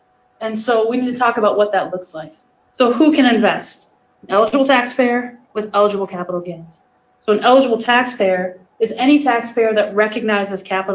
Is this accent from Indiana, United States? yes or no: yes; Indiana, United States; I must admit I'm from Indiana, so I'm a Colts fan.